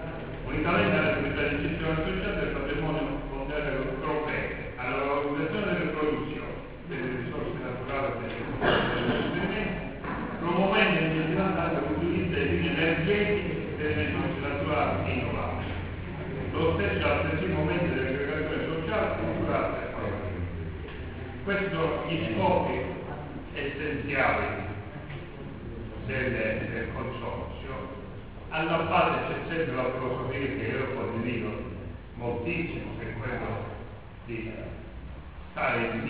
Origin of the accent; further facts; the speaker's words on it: Calabria, Italy; io sono convinto che lo sforzo che dobbiamo fare come calabrese complessivamente è quello di capire come si trova forme per lavorare insieme e associarsi.